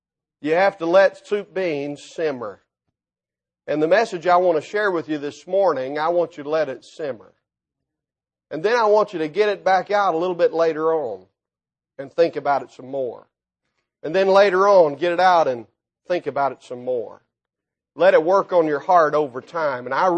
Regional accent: Tennessee, United States; We're over in Tennessee now. I'm as far west as I was growing up east. I grew up in East Tennessee.

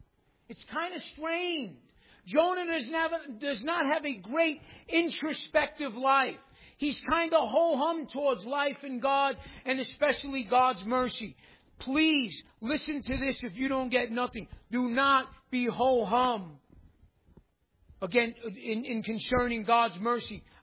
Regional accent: New York, United States; I'm from New York. I'm always like running ahead of myself

